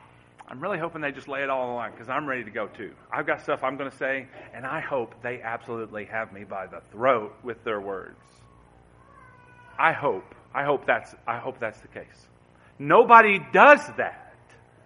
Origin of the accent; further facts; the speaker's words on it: Morehead, Kentucky, United States; I'm from Moorhead, Eastern Kentucky. Like these hills, I'm used to it.